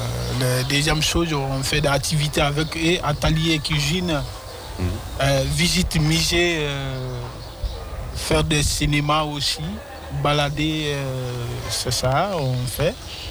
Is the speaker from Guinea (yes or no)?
yes; Guinea; first language Susu; French is a second language; moi, je viens de Guinée-Conakry.